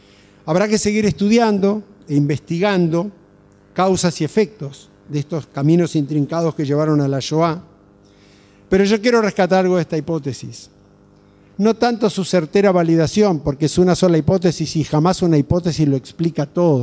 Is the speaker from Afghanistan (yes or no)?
no; Uruguay; lamentablemente hablo como uruguayo, con dolor no se